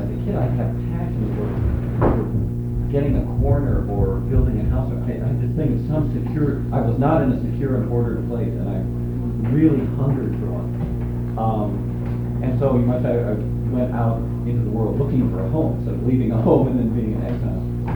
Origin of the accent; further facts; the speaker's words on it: Ohio, United States; I grew up in Ohio, and I felt like I didn't want to be in Ohio, but I didn't feel any connection to it.